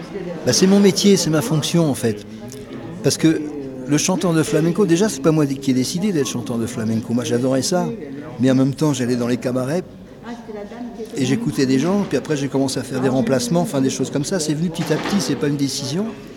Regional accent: Paris, Île-de-France, France; Alors moi je suis né à Paris, je suis un parisien pur port, pure souche. Je suis né par hasard dans la clinique des Bleuets du 11e arrondissement, mais ma famille était installée ce qu'on appelait la zone autour de Paris, donc les bidonvilles et les caravanes.

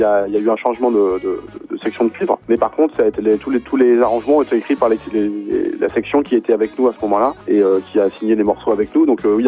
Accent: Nantes, Pays de la Loire, France; Nous sommes de Nantes, donc on est un petit peu loin, mais on vient assez régulièrement dans la région.

